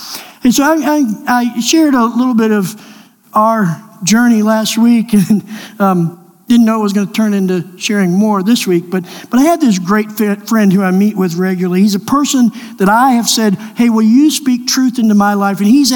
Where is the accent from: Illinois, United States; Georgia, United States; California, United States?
Georgia, United States; Savannah; I grew up in Savannah. Savannah is one of those places that has a large Irish community.